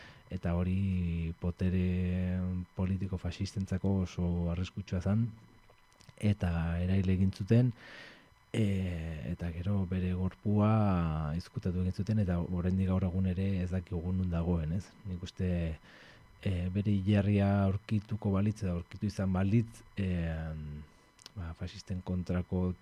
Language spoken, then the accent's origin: Basque; Zumarraga, Basque Country, Spain; also born or lived in Urretxu; Urretxu jaioa eta sei urtetatik Zumarran bizia